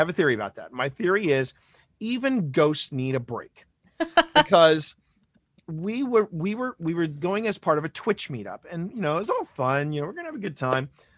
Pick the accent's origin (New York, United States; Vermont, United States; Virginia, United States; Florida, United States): Virginia, United States; Richmond; I've never been a big fan of, and this is a kid that was born and raised in Richmond, Virginia.